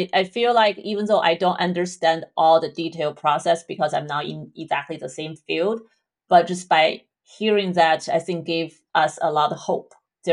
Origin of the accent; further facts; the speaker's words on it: China; And sure. I'm from China, so Asian culture, there's a lot of herbal medicine, right? Even now we have traditional Chinese medicine.